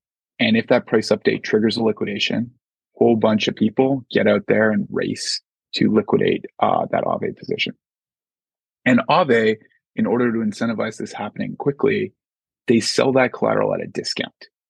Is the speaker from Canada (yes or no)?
yes; Canada; I'm from Canada, not far away, not that different a country in many ways.